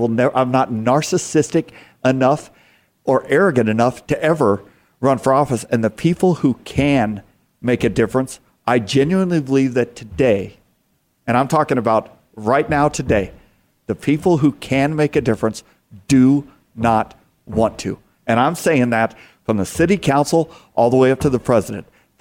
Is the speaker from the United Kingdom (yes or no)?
no; the South, United States; I'm from the South. You know what bless your heart means? You're stupid. That's what bless your heart means in the South.